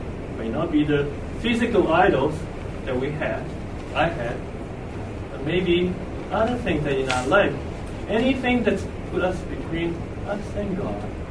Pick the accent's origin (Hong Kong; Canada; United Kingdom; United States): Hong Kong; Growing up in Hong Kong, I was the one that bowed down to golden images at one point.